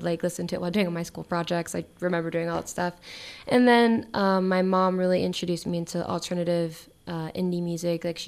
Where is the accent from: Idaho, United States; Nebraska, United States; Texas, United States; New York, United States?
Texas, United States; McAllen; So where I'm from, there's a place called McAllen, Texas.